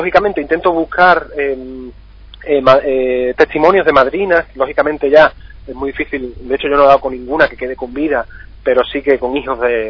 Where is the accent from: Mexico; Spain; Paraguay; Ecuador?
Spain; Rota, Andalusia; veranea, él tiene una casa de veraneo en Rota, en mi pueblo, y tuve la oportunidad, moviendo algunos hilos aquí en Rota con amigos comunes, de poder entrevistarlo